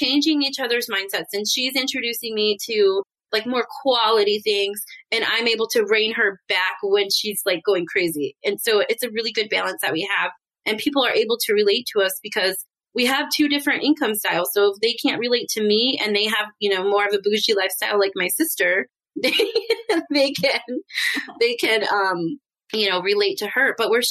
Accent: Michigan, United States; I grew up in Michigan.

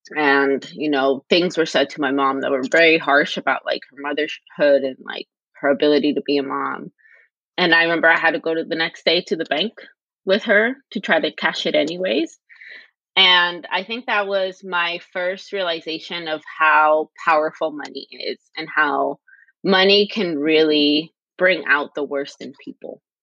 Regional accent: Los Angeles, California, United States; But when I was younger, I grew up in the West LA, so the West Los Angeles region. And my parents were both immigrants at the time, undocumented.

